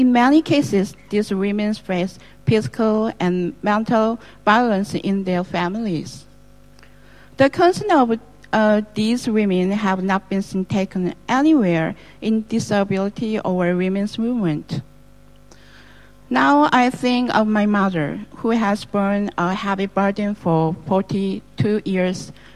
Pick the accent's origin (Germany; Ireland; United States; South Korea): South Korea; English is a second language; I'm from Korea. I am a woman with disabilities on the electronic wheelchair